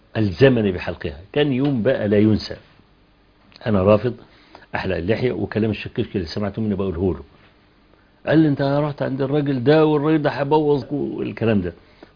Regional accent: Egypt; ان انا من مصر

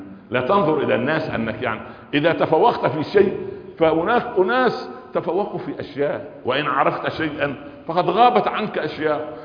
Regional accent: Egypt; والله احنا عندنا في مصر هنا الرواية الغالبة حفص عن عاصم

